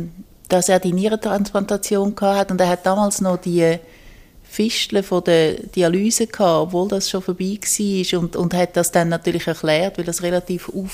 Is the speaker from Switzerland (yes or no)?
yes; Zurich, Switzerland; Ich komme recht regelmäßig auf Zürich und sehe das immer noch auch als meine Heimat da.